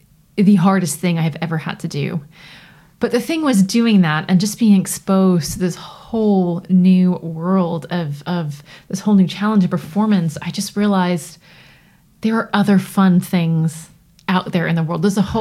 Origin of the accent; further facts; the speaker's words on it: Toronto, Ontario, Canada; So I grew up in Toronto.